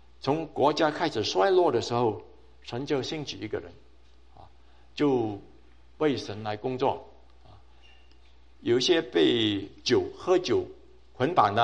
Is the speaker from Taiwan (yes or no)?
no; Hong Kong; now in United States; 我在香港长大，喝的水都要先怎么样？煮熟，等了冷了以后才喝。